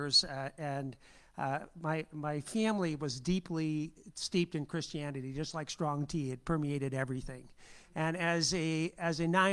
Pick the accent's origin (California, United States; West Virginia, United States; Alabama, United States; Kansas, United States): California, United States; Julian; also born or lived in Minnesota; So first of all, I'm from Julian, and my parents moved here from Minnesota in 1969. I was 12. My dad was a farmer, and it was economically not a viable option